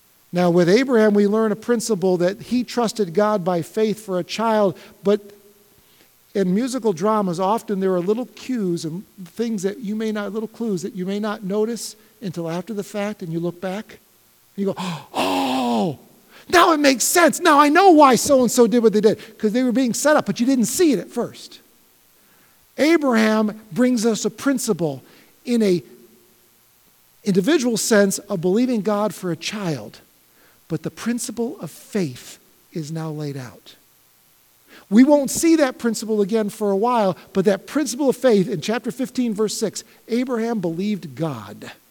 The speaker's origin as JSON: {"language": "English", "country": "United States", "said": "and yet George Washington is still my founding father. Because I'm an American, I look back."}